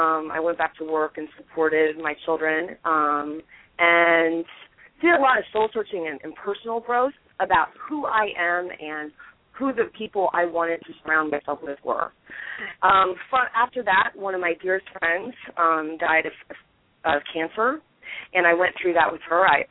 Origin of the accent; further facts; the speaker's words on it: Pennsylvania, United States; Well, I was born in Pennsylvania almost 45 years ago. And I lived in Pennsylvania until I was 11